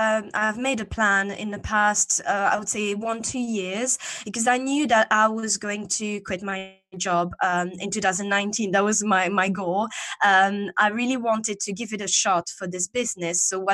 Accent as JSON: {"language": "English", "country": "Belgium", "first_language": "French", "second_language": "English", "moved": "as an adult", "lives_now": "London, United Kingdom", "said": "First in French, because that's my native language. I'm from Belgium. And then I moved to London 7 years ago."}